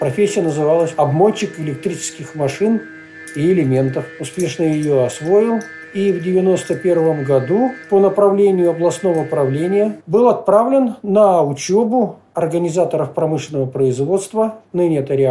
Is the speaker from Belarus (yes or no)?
no; Yaroslavl, Yaroslavl Oblast, Russia; Родился в Ярославле. Начинал учиться в 55-й школе города Ярославля.